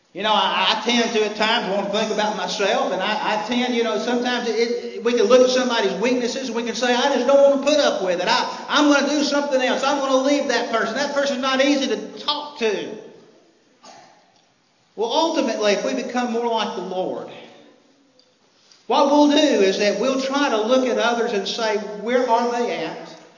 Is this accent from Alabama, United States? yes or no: yes; Birmingham, Alabama, United States; here I am going back in the neighborhood that I grew up west in Birmingham, that had been the congregation with so much racial strife.